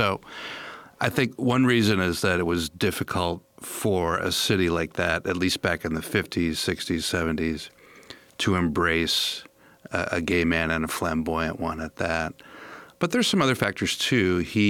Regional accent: Cedarburg, Wisconsin, United States; So, you know, I grew up near Milwaukee in Cedarburg, and as a kid was vaguely familiar with Liberace.

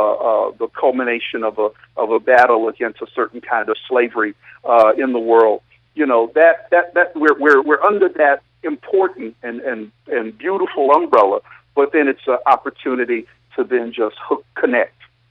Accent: Texas, United States; now in Massachusetts; So I'm from Texas, and I've been in Massachusetts

